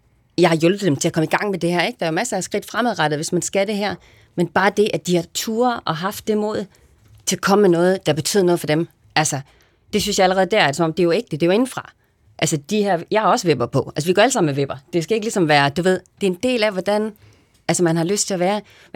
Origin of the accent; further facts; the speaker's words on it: Aalborg, North Denmark Region, Denmark; jeg er vokset op i Aalborgs Vestegn, ikke? Aalborg Øst